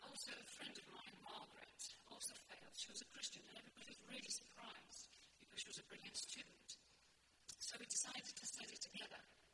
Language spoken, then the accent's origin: English; Poland; I grew up in Poland and in a nominal Catholic family during the communist regime.